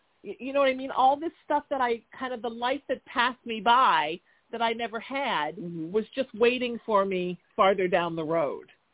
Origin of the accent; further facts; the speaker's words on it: Huntington Beach, California, United States; now in Los Angeles, United States; You know, I grew up in Huntington Beach, about an hour south of L.A. And I moved to Los Angeles after college